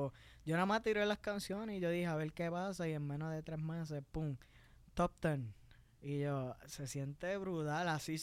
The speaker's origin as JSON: {"language": "Spanish", "town": "Añasco", "country": "Puerto Rico", "said": "Yo digo, yo soy de Añasco, de ahí... Siempre, siempre."}